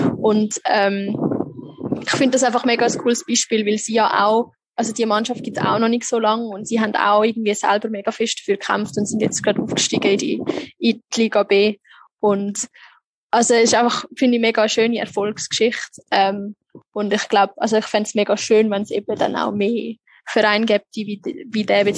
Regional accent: Switzerland; Also es ist noch viel extremer als bei uns in der Schweiz.

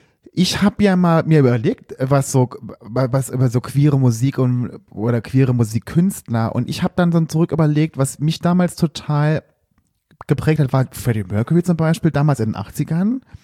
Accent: Saarland, Germany; bei uns im Saarland gab es nicht so wirkliche Partys.

